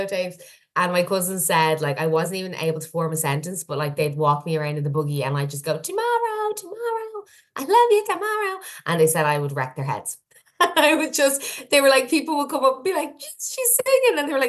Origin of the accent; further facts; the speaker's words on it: Dublin, Leinster, Ireland; I'm from Dublin.